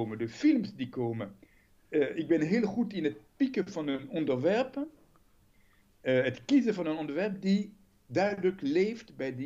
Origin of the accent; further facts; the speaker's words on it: France; Dutch is a second language; dat is voor mij als Fransman.